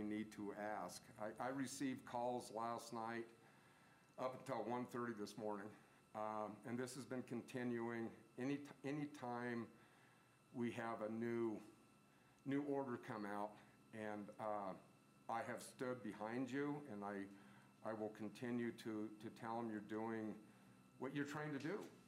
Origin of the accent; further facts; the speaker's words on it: United States; You know, I'm an American.